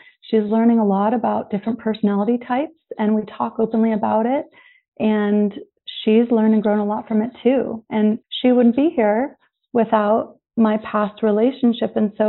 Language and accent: English; Vista, California, United States; At 40 years old, I met Paul, who happened to be from my hometown in Vista, California.